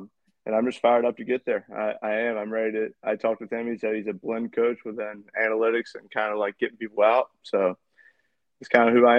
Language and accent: English; Conway, South Carolina, United States; I grew up in Conway and then Coastal's in Conway.